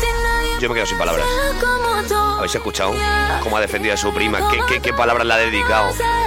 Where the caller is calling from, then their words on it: Valencia, Valencian Community, Spain; en Valencia